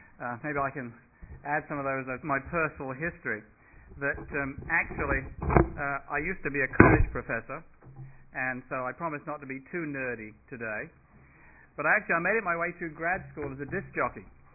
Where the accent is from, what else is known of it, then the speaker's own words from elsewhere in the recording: England, United Kingdom; I grew up in Britain in the late 50s, and the only energy source we had in this rural cottage was one coal fire.